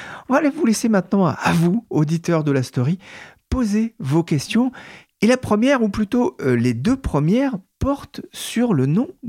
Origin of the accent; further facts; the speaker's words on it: Brittany, France; Alors moi, je ne suis pas branchouillard parisien, je suis breton.